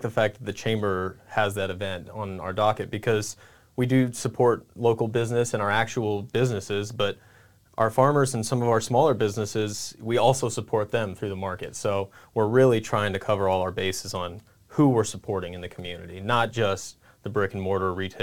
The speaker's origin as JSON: {"language": "English", "town": "Kearney", "region": "Nebraska", "country": "United States", "tie": "born or raised there", "said": "Yeah, so I'm born and raised in Kearney. I've lived all over the last couple years, and when I moved back"}